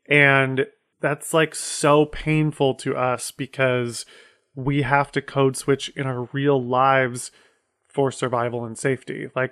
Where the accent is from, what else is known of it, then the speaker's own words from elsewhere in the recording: Ohio, United States; what a straight man was from the people I grew up with in Ohio